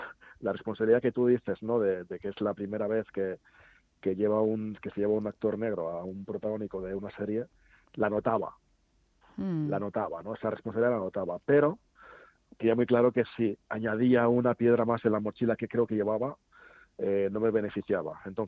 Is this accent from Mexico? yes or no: no; Madrid, Community of Madrid, Spain; also born or lived in Ciempozuelos; yo soy de Vallecas y de Cempozuelo, yo soy el típico madrileño, jobar, o sea, yo tengo mi barrio y mi pueblo.